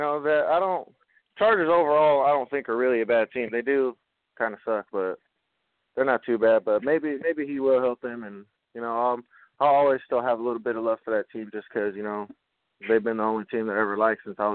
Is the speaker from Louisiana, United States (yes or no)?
no; San Diego, California, United States; born there; I was born in San Diego, so that's why I loved him so much.